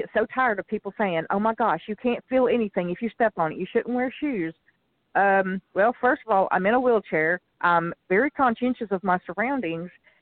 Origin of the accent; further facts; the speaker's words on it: Georgia, United States; from Georgia. I am so sorry I missed you guys last week.